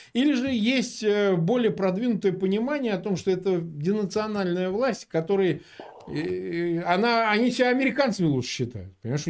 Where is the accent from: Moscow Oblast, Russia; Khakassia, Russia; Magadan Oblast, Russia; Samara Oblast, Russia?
Samara Oblast, Russia; Samara; я сам вырос, собственно, в Самаре